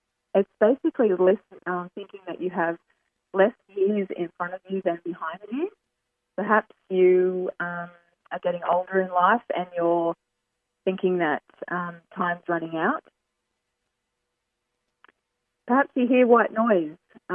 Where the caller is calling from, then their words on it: Sunshine Coast, Queensland, Australia; I'm calling in from the Sunshine Coast in Queensland, which is one of the beautiful sunshine states of Australia.